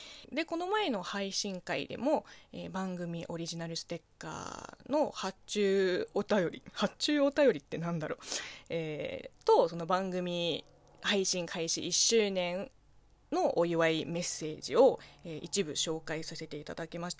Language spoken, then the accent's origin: Japanese; China; 中国生まれ中国育ちの私